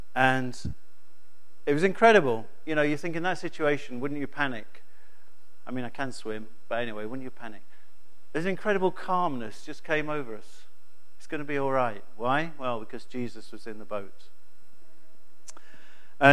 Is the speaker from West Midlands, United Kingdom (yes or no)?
yes; Burton-on-Trent, West Midlands, United Kingdom; I come from Staffordshire, from the beer town of Burton-on-Trent.